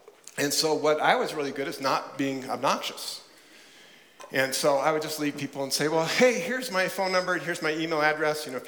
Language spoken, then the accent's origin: English; El Paso, Texas, United States; and I'm from El Paso